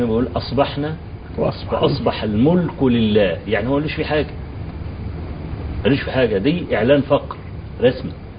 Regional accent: Kafr El Sheikh, Kafr El Sheikh Governorate, Egypt; فأول ما نزلت في بلدي كفر الشيخ، يعني المحافظة كفر الشيخ

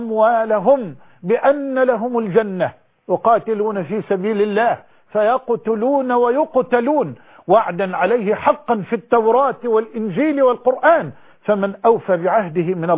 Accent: Egypt; بلادنا مصر

